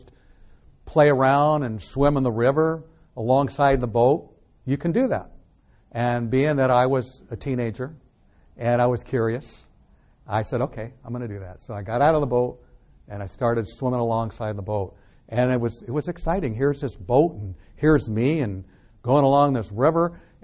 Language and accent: English; San Francisco, California, United States; First of all, I grew up here. I grew up in San Francisco. And I never, unlike a lot of kids today, I never had actually left California